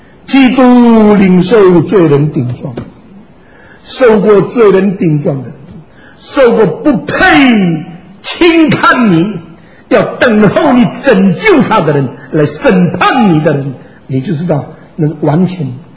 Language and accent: Chinese; Xiamen, Fujian, China; moved away; 那是中国跟日本打仗的时候，我在厦门生的。我50年以后离开厷门以后，整整50年，我跑回我的家乡去找到我生的那个房子。